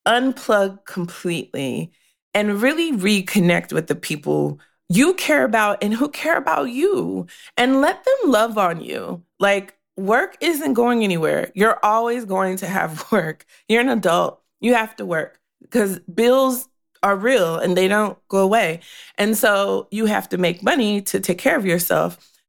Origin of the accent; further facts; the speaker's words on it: Victoria, Texas, United States; because I don't live in like the Houston, Victoria area, I'm from Victoria, Texas, I don't get to see them very often.